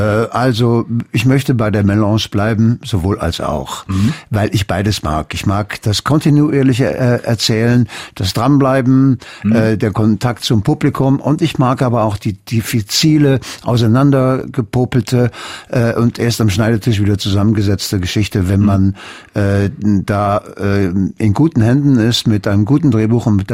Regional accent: Cologne, North Rhine-Westphalia, Germany; Bin weder ein Sohn richtig von Lünen. Ich bin aber von der Gesamtkonstitution bin ich Rheinländer, also eine Kölsche.

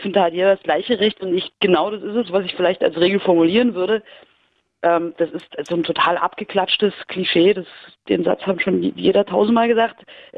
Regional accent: Berlin, Germany; Weil als Berliner bist du kein typischer Deutscher.

